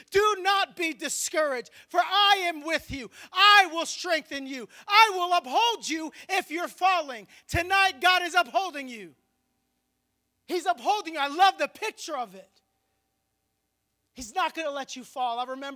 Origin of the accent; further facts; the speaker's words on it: Philadelphia, Pennsylvania, United States; I just love Rocky just because I'm from Philly